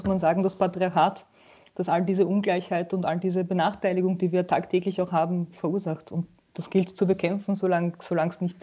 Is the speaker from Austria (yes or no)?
yes; Gramatneusiedl, Lower Austria, Austria; Ich bin am Land in Österreich aufgewachsen, in einer 2500 Menschen umfassenden Gemeinde mit dem schönen Namen Gramat-Neusiedl